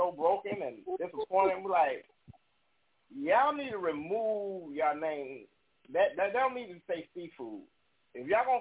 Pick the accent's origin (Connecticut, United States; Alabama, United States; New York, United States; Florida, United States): Florida, United States; now in Memphis, United States; I'm from Florida, so when I got here to Memphis, Memphis is catfish heaven, country.